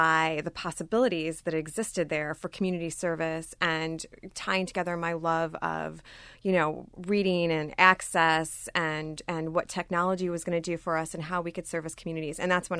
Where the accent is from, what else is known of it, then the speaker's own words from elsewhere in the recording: Michigan, United States; No, well, I grew up in Michigan, actually, and I grew up in a really small town. My dad was a factory worker, and so we lived there.